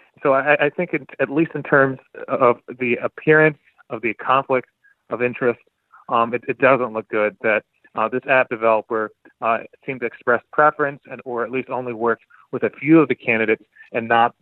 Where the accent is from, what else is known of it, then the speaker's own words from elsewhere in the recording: United States; It's shameful as an American.